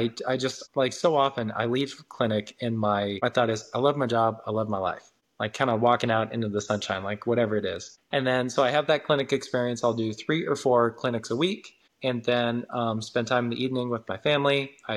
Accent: Washington, United States; So I grew up in Washington State.

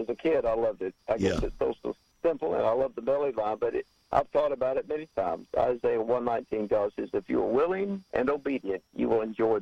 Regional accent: Atlanta, Georgia, United States; I grew up in Atlanta. So it's wonderful to be a part.

